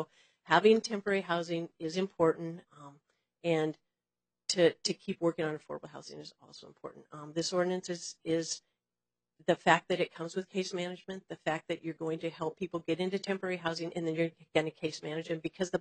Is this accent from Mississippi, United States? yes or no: no; Bremerton, Washington, United States; my address is 991 Northeast Marwood Drive, and I'm from Bremerton.